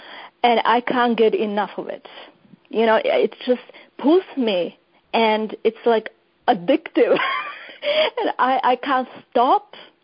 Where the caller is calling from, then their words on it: Calgary, Alberta, Canada; Canada, Calgary.